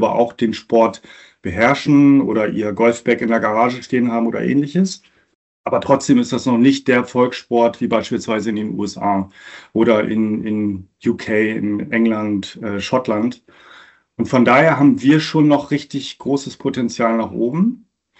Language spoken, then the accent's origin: German; North Sea coast, Germany; ich bin letztendlich an der See aufgewachsen, an der Nordsee